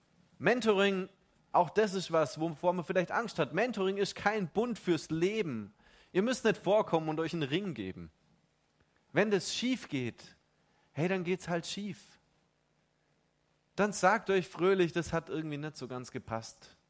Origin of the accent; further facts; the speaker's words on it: Baden-Württemberg, Germany; ich bin Schwabe